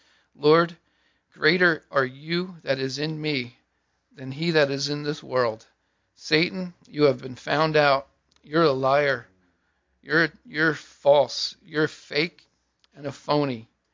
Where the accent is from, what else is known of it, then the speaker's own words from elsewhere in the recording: New Jersey, United States; And growing up on the Jersey Shore, I spent all day, every day, on the beach.